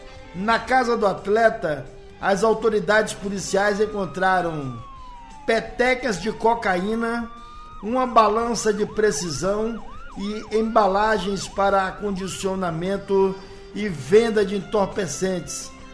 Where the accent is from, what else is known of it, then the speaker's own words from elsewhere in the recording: Brazil; Mas eu sou brasileiro até certo ponto.